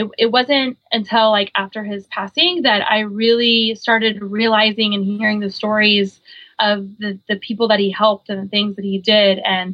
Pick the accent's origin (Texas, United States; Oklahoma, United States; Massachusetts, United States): Oklahoma, United States; So growing up, I grew up on a big horse ranch in the middle of Oklahoma. We baled hay in the middle of the summer.